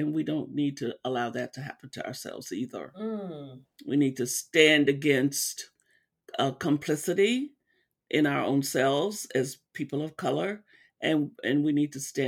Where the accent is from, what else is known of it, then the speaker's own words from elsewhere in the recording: Arkansas, United States; You know, when I was a kid, I grew up in Arkansas.